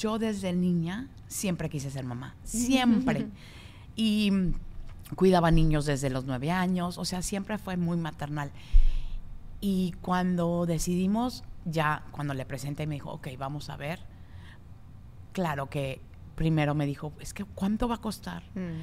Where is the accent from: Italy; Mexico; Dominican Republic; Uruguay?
Mexico; Vimos en México, de donde soy yo